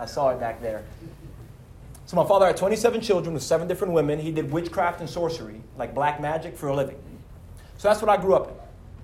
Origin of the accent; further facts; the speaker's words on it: New York, United States; So like Ben was saying, I am from New York. I hate the Yankees. Big Red Sox fan.